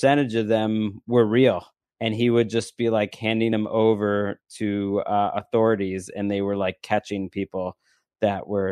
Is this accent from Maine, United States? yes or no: no; Massachusetts, United States; my home state, Massachusetts